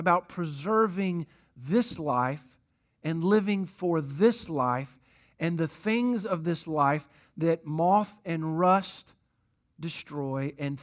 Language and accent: English; Jacksonville, Florida, United States; and he's born in Jacksonville, Florida, my hometown. All right, he's in a tree somewhere in Jacksonville, and he's hatching.